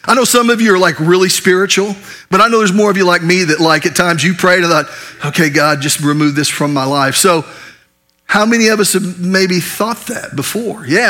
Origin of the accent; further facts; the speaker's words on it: Oklahoma, United States; I'm from Oklahoma. And proud of it, I'm as Okie as they get. Call me an Okie, I'm not insulted, I'm high-fiving you.